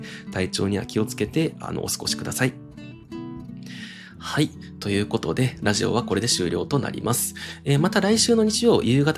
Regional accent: Kobe, Hyogo, Japan; also born or lived in Christchurch, New Zealand / Houston, United States; now in Tokyo, Japan

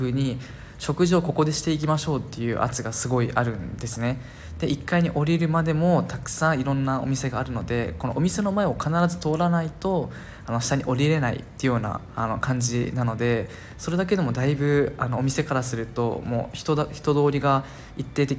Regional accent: Okinawa, Japan; 実際に僕が地元の沖縄に帰って帰省していた時に気づいたことであるので

